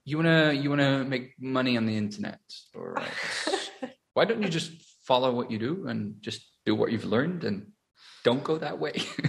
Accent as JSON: {"language": "English", "country": "Germany", "tie": "born or raised there", "second_language": "English", "said": "So Annika and I were both German, and we were born and raised in Germany."}